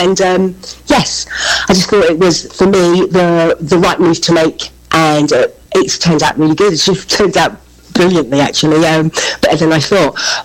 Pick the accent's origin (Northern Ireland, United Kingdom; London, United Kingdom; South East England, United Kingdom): London, United Kingdom; where I was growing up in London, which was a place called Deptford